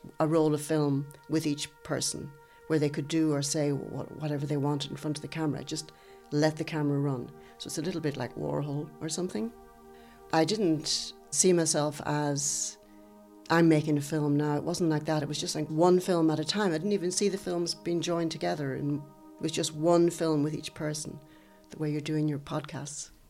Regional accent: Ulster, Ireland; when I was growing up in Donegal and I was that age in my teenage years, I used to religiously watch Ready, Steady, Go and Top of the Pops.

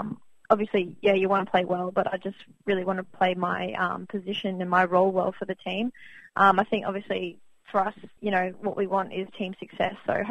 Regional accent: Victoria, Australia; born there; I wasn't actually, because I was born in Victoria.

